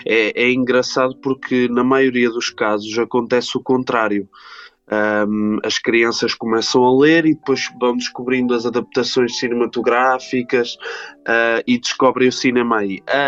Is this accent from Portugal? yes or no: yes; Estarreja, Aveiro, Portugal; Eu nasci em 2006, em Aveiro, mas sou natural de Estarreja, concelho de Estarreja.